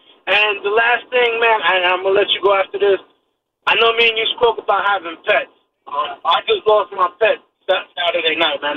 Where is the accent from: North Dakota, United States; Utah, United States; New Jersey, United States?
New Jersey, United States; Newark; now in Bloomfield, United States; I'm not really from Bloomfield. I'm from Newark, but I do live in Bloomfield. I grew up in Newark, New Jersey.